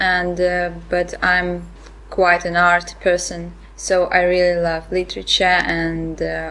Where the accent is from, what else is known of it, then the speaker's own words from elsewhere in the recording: Russia; English is a second language; now in Oxford, United Kingdom; I'm from Russia, and I'm 17 years old.